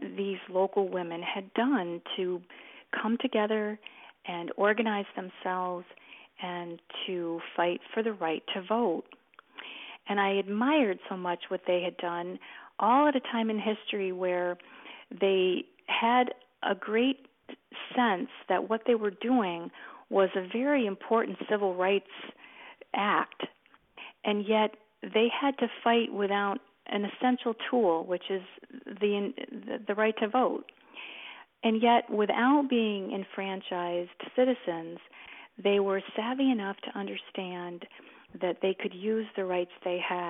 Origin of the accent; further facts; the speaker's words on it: Glens Falls, New York, United States; very early days of my growing up in Glens Falls, New York, which is in upstate New York